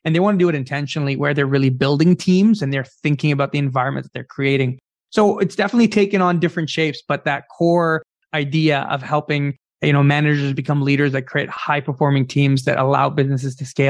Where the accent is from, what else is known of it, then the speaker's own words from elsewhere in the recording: Ottawa, Ontario, Canada; we grew up in Vanier of Ottawa. So, I mean, coming as newcomers to Canada, we were in low-income housing.